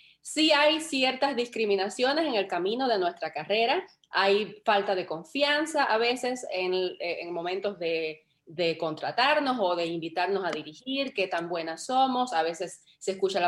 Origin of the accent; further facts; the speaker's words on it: Holguín, Cuba; en la ciudad de Holguín, de donde yo soy en Cuba, al oriente de Cuba.